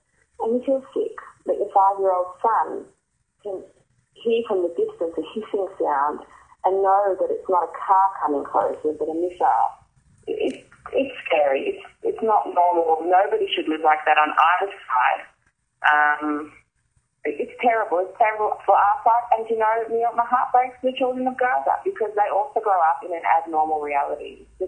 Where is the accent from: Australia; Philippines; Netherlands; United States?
Australia; Melbourne, Victoria; And I grew up in Melbourne. So growing up in Melbourne, I experienced the occasional anti-Semitic slur on the street. And going to a Jewish day school